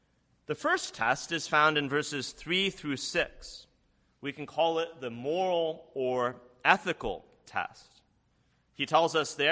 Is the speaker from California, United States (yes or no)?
yes; San Francisco, California, United States; In the place where I grew up in San Francisco